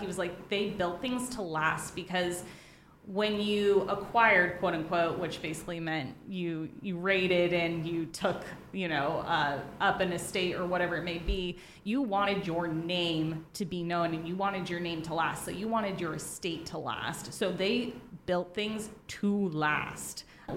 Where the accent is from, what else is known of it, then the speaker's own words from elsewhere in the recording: California, United States; It turns out she's from California as well, like I said, my hometown.